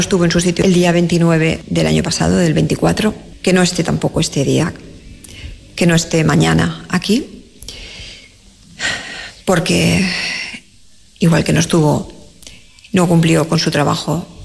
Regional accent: Valencian Community, Spain; Aquí tenemos poblaciones que están brutalmente edificadas, como es mi pueblo, como son los pueblos de alrededor, Albal, Massanas, Benetús, el Alfafar.

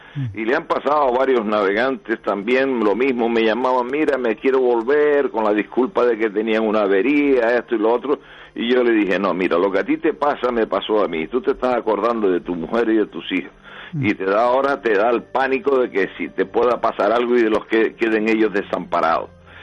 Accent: Canary Islands, Spain; soy el primer canario que cruza el Atlántico a vela en solitario

